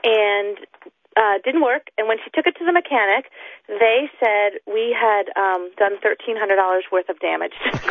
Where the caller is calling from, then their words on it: Seattle, Washington, United States; from Seattle, Washington.